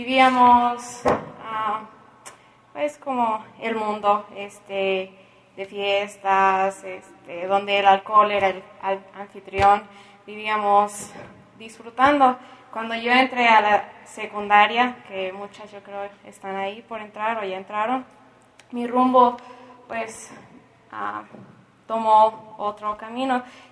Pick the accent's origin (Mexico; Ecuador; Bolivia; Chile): Mexico; Pátzcuaro, Michoacán; Y yo nací en y crecí en Pátzcuaro, como a una hora y media de aquí.